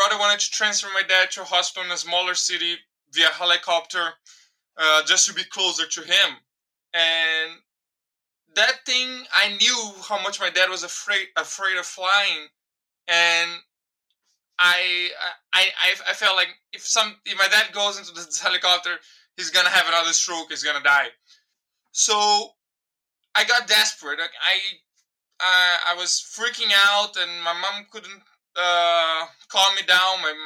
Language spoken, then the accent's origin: English; Rio de Janeiro, Brazil; English is a second language; moved away as an adult; now in Germany; I'm from Brazil. I'm from Rio de Janeiro, but now I'm living in Germany here because I got married, got a daughter, and we're living here right now.